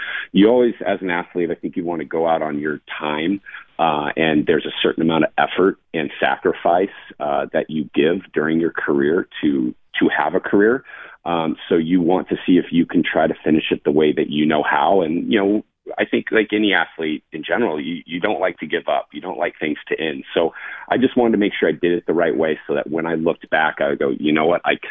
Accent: San Diego, California, United States; I was in San Diego, so it was kind of nice to be back in my hometown, see people that supported me for the last 20 to 25 years of kind of my career.

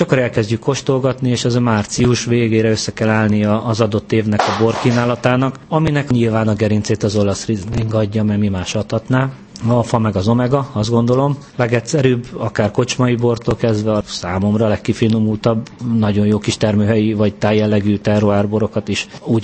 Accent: Hungary; mi magyarok vagyunk

